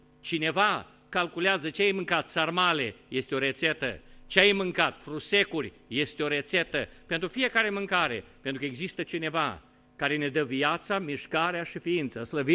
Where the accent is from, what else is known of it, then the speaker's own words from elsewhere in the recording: Romania; Problema este că noi suntem români și suntem din estul Europei și suntem și de multe ori prin Spania, prin Europa, suntem niște români